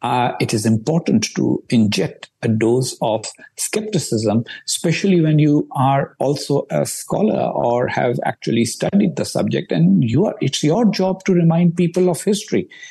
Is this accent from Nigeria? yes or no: no; Pakistan; born there; Look, I was born in Pakistan. I served as Pakistan's ambassador.